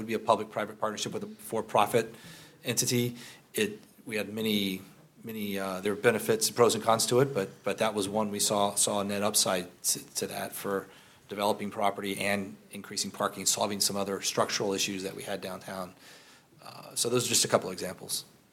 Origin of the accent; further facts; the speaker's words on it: North Carolina, United States; I'm actually from North Carolina.